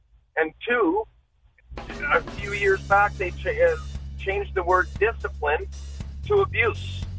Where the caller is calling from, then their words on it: Saskatoon, Saskatchewan, Canada; Not so bad. I'm from Saskatoon. I'm just getting to PA.